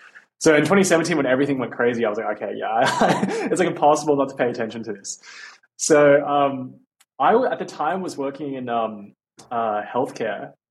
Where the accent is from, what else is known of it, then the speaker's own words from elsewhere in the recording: Australia; I'm from Australia, so I was in the mines.